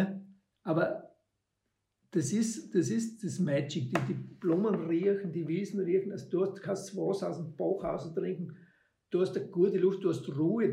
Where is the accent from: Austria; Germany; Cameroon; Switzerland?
Austria; Styria; die Steiermark, also ich bin ja da geboren, in dem Haus da. Also die Steiermark ist einmal wirklich meine Heimat.